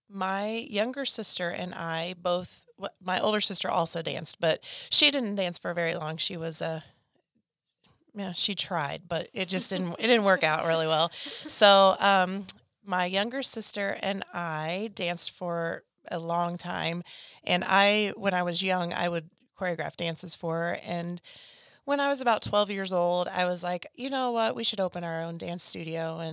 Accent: Fairland, Indiana, United States; I grew up in Fairland, Indiana.

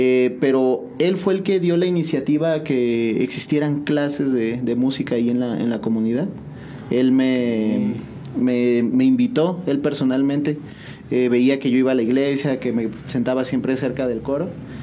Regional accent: San Juan del Río, Querétaro, Mexico; ¿De dónde soy? 100% San Juan del Río.

